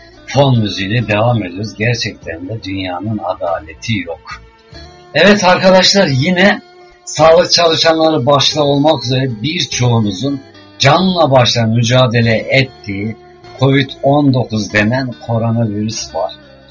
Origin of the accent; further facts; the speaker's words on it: Ankara, Turkey; Biliyorsunuz doğma büyüme Ankaralıyım.